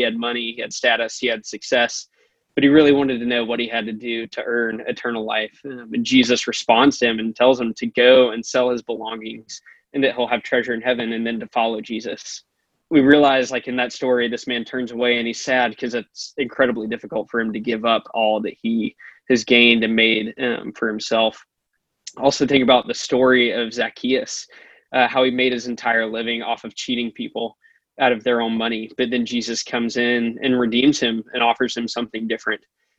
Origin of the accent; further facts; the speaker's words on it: Monroe, North Carolina, United States; now in Durham, United States; So I am from Monroe, North Carolina, right outside of Charlotte